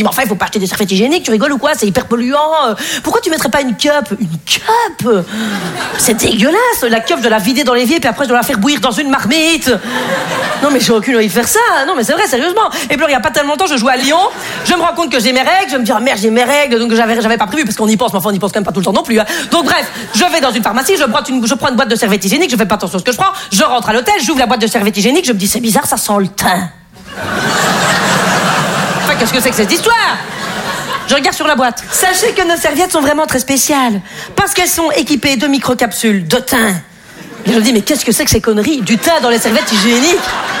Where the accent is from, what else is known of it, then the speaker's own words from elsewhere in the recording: Belgium; je suis contre le réchauffement climatique, mais c'est facile parce que je suis belge, vous voyez.